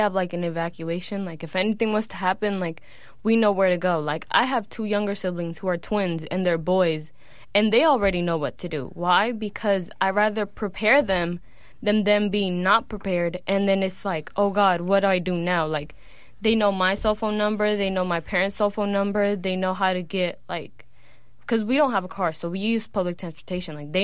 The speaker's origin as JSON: {"language": "English", "country": "Honduras", "said": "Like, I'm Latin. I'm from Honduras."}